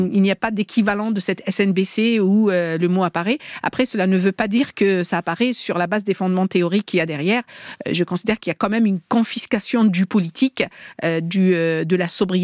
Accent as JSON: {"language": "French", "town": "Algiers", "region": "Algiers Province", "country": "Algeria", "tie": "born or raised there", "said": "Famille d'origine kabyle. Mais ouais. En fait, on a grandi à Alger, on est né à Alger. On a grandi à Alger d'un papa qui est né en Kabylie"}